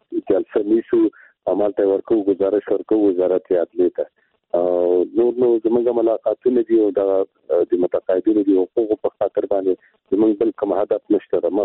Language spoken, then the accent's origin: Pashto; Afghanistan; او بل دا ده چې د افغانستان کښې باید موږ د افغانستان وګړي یو، موږ د افغانستان تابعیت تشکیله په جد کښې لرو